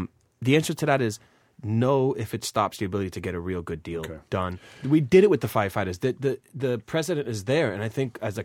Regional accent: Hyde Park, United States; Frankly, growing up in Hyde Park, there's a lot of police officers when I grew up who lived in Hyde Park and. I felt very safe in those neighborhoods.

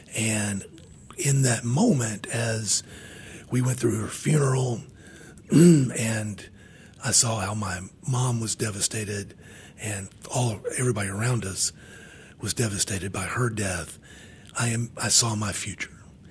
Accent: Charlotte, North Carolina, United States; Because I'm from Charlotte. I haven't been to New York that much.

